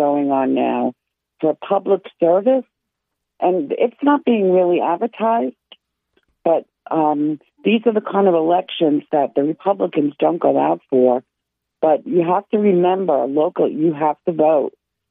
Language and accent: English; New York, United States; now in Georgia, United States; But I'm a New Yorker, you know, former New Yorker who relocated to the beautiful state of Georgia.